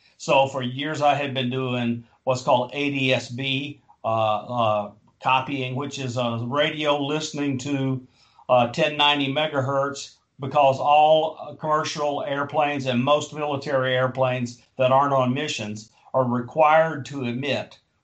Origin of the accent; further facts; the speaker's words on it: Alabama, United States; I retired in May, returned to my home state, which is Alabama, where I now have a home